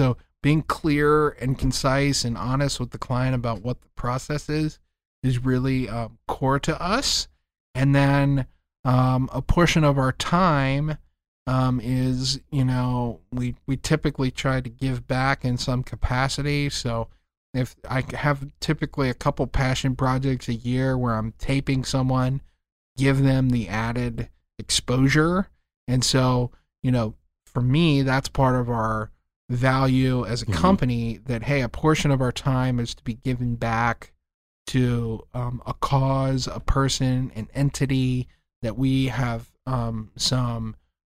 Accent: Cincinnati, Ohio, United States; Okay. So it's my hometown. I love it. I love Cincinnati.

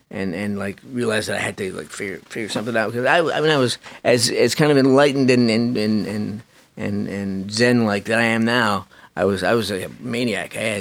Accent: Canada; I grew up in Canada.

